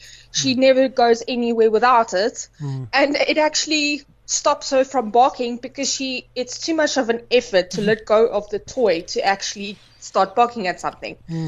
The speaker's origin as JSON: {"language": "English", "town": "Johannesburg", "region": "Gauteng", "country": "South Africa", "lives_now": "Nelspruit, South Africa", "said": "I'm not from Nelspruit originally. I came from Joburg"}